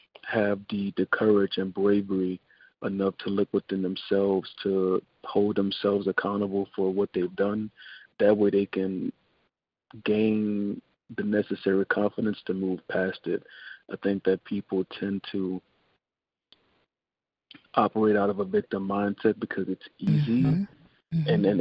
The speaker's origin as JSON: {"language": "English", "town": "New Orleans", "region": "Louisiana", "country": "United States", "moved": "as an adult", "lives_now": "Germany", "said": "I'm originally from New Orleans, but my 9-to-5 job being in the Air Force is what has me over here in Germany."}